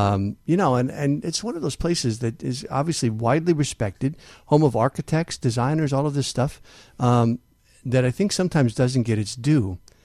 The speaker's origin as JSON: {"language": "English", "town": "Manteno", "region": "Illinois", "country": "United States", "tie": "born or raised there", "said": "I grew up in Manteno, Illinois."}